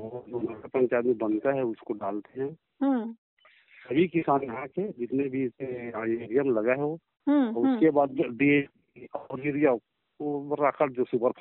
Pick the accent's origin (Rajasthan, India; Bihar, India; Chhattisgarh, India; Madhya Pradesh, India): Chhattisgarh, India; Tihri Para; मैं गंडई टिहरी पारा जिला रामनगर में रहता हूँ और मेरा गांव टिहरी पारा पड़ता है, वार्ड नंबर 13।